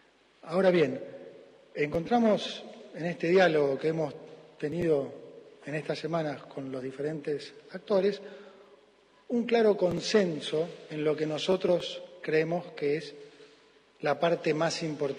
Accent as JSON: {"language": "Spanish", "country": "Argentina", "said": "como argentino quiero que pase"}